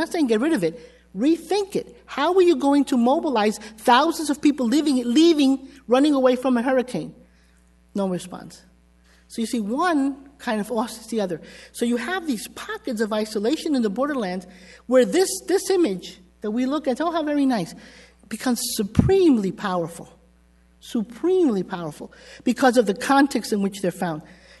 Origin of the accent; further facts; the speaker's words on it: Northeast, United States; now in Texas, United States; You know, I come from the Northeast, and I had when I moved to Texas, it was like, whoa, really?